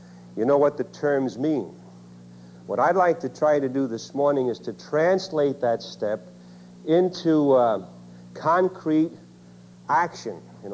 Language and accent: English; Brooklyn, New York, United States; And as I told you last evening, I'm from Brooklyn, New York.